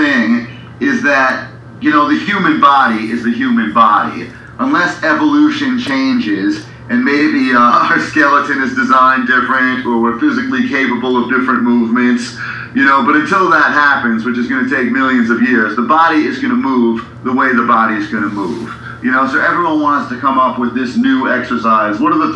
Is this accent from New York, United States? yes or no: yes; Brooklyn, New York, United States; accent: New York; I did. I grew up in Brooklyn. I was born in Brooklyn in 1974. I've traveled many places, but I've never lived outside of New York City.